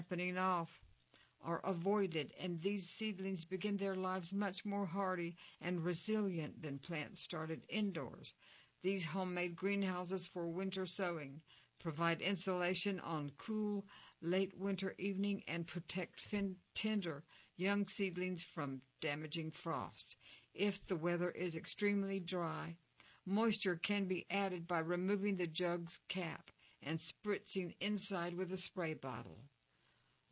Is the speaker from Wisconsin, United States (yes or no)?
yes; Wisconsin, United States; In cold northern regions like my home state of Wisconsin